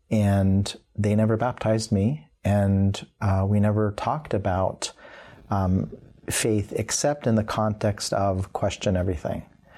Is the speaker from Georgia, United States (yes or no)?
no; Tempe, Arizona, United States; born or raised there